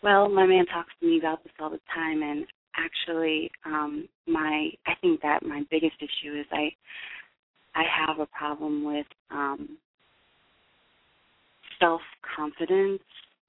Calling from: Brooklyn, New York, United States; I'm calling from Brooklyn.

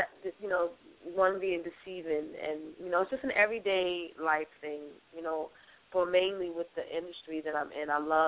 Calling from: Brooklyn, New York, United States; I'm calling from Brooklyn, New York.

